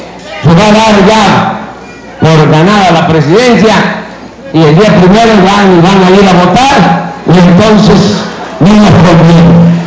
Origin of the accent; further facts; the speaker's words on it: Tabasco, Mexico; del estado de Tabasco. Allí estudié la primaria, tuve que salir a estudiar la secundaria a la cabecera municipal, a Macuspana, porque no había en mi pueblo secundaria en ese tiempo. Luego la preparatoria en Villahermosa, y por una beca llegué a estudiar a la Ciudad de México.